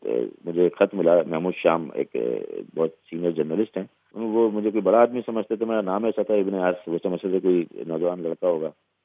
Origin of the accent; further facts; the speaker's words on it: Karachi, Sindh, Pakistan; also born or lived in Salamwali; پھر میرے والدین جو ہے کراچی آ گئے, کیونکہ میرے والد مزدور تھے, مزدوری کا کام یہاں بہت تھا, کراچی ہی مسکن بن گیا ہمارا.